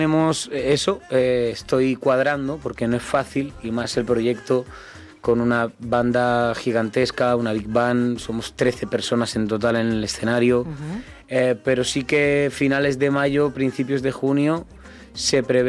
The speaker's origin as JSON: {"language": "Spanish", "town": "Figueres", "region": "Catalonia", "country": "Spain", "said": "Yo soy de Cataluña, soy catalá, soy de Figueras, soy de Figueras."}